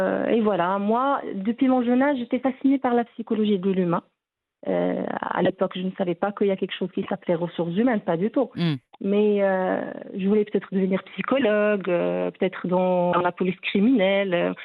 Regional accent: Fez, Fès-Meknès, Morocco; Alors, moi, je viens de Fès, en fait.

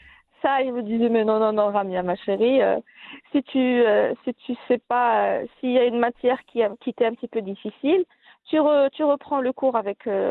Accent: Marrakesh, Marrakesh-Safi, Morocco; parce que nous, on est de Marrakech.

